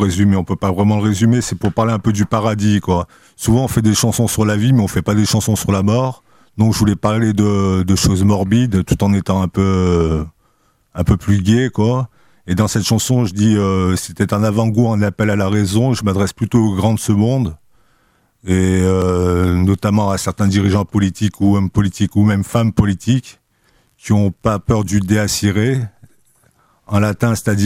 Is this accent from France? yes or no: no; Algeria; je suis binationaux, je suis algérien et français de nationalité.